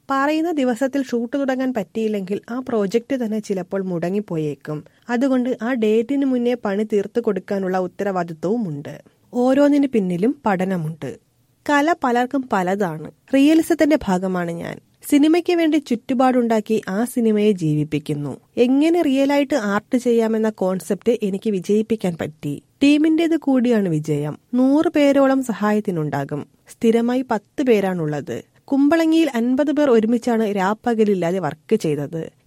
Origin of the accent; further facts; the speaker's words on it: Kuttanad, Kerala, India; ഞാൻ കുട്ടനാട്ടുകാരനാണ്.